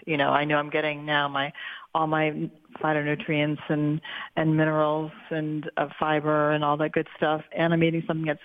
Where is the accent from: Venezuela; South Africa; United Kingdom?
United Kingdom; England; now in New York, United States; I grew up in a household, we're all from England